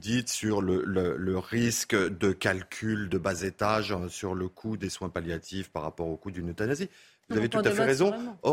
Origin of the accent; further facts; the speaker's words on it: France; nous sommes français, nous venons avec nos conceptions françaises.